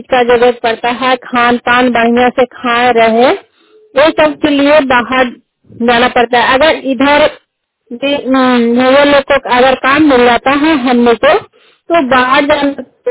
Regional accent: Harnaut, Bihar, India; थाना हरनौत जिला लंदा के रहने वाली हूँ।

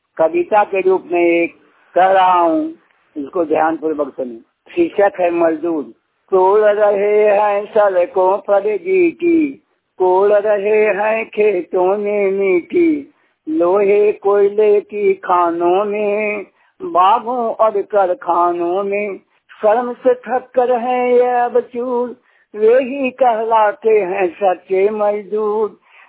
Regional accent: Giridih, Jharkhand, India; ग्राम रात्रि जिला गिरिडीह का रहने वाला हूँ।

